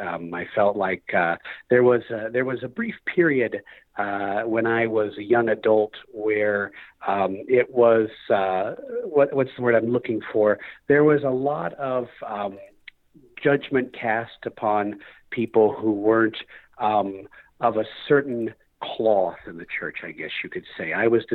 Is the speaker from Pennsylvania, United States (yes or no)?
no; Kansas, United States; returned back to my home state of Kansas